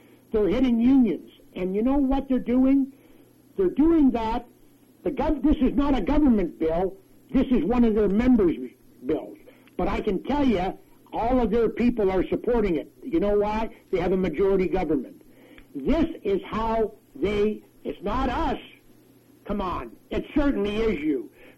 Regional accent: Canada; it saddens me to think that as a Canadian, that my rights are being infringed upon

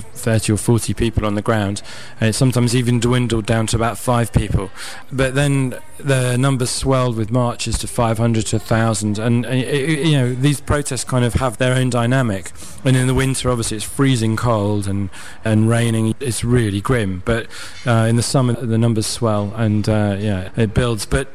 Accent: Oxford, South East England, United Kingdom; I'm actually from Oxford, and I wish we had a place like this.

